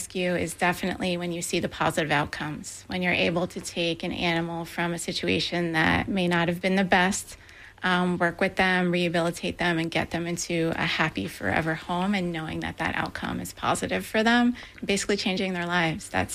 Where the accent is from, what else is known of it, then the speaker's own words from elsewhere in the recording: New Jersey, United States; also born or lived in Texas; Yeah, I was actually born and raised in New Jersey and started my rescue efforts. I partnered with some organizations in New Jersey and then found my way to Texas